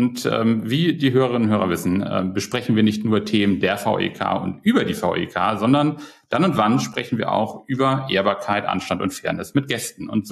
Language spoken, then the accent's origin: German; Hamburg, Germany; ich bin auch Hamburger und ne, mein Opa hat noch hier so Stückgut für die HALA irgendwie dann so im Hafen gemacht.